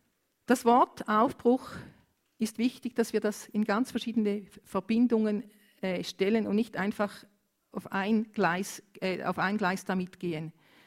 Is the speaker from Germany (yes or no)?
no; Romania; German is a second language; ich komme aus Rumänien, ich wollte gleich rumänisch weitermachen, es tut mir leid, ich bleibe bei Deutsch.